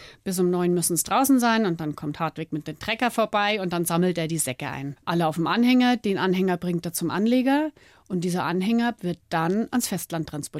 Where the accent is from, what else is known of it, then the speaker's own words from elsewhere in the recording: Munich, Bavaria, Germany; Und so trage ich meine Heimat München eben im Herzen und versuche so oft wie möglich herzukommen.